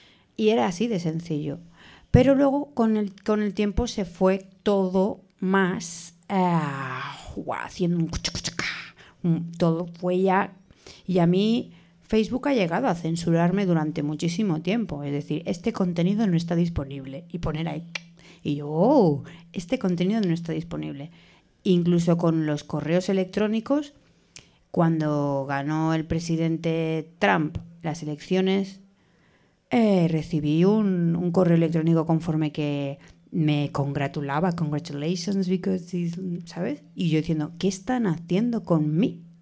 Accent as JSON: {"language": "Spanish", "town": "Barcelona", "region": "Catalonia", "country": "Spain", "tie": "born or raised there", "said": "he vivido fuera de mi ciudad natal, Barcelona, de alguna forma siempre he estado como que sentía que estaba conectada a mi ciudad"}